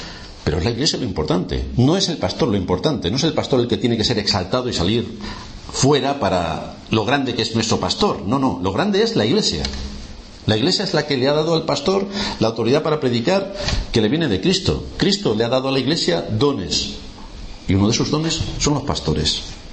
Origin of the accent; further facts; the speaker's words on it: Philippines; pensando en las Filipinas. No que esté pensando en Australia. No, no, no. Es que tiene que estar en mi país.